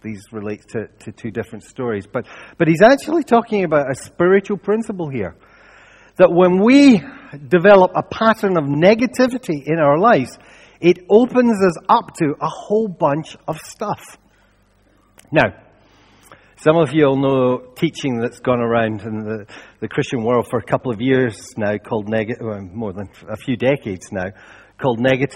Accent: Scotland, United Kingdom; We will default, and we're Scottish, so we definitely default to this.

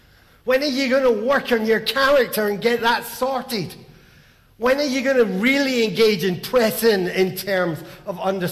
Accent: Scotland, United Kingdom; Possibly because we're Scottish, if I asked you to list your weaknesses, you would do it really well.

